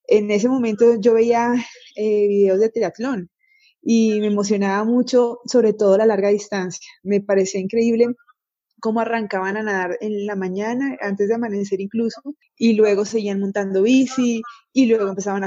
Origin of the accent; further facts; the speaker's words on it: Pitalito, Huila, Colombia; now in Bogotá, Colombia; Soy una mujer huilense, vivo hace más de 30 años aquí en Bogotá, pero nací en Pitalito, Huila.